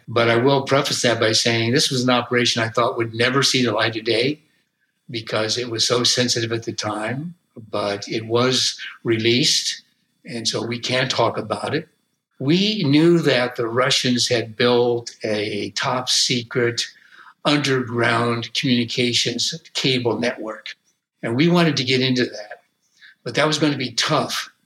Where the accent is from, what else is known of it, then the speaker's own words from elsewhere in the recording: United States; we knew that as American officials in Moscow, we would be under constant surveillance.